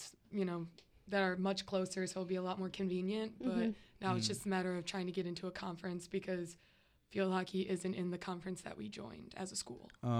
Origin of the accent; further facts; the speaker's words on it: Buffalo, New York, United States; I'm from Buffalo, so, like, growing up, everyone, like, everyone played ice hockey.